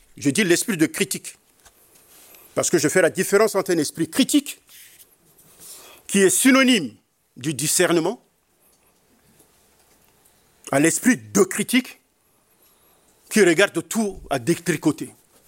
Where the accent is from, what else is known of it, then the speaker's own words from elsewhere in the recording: Central African Republic; Et chez nous, en Centrafrique, il est dit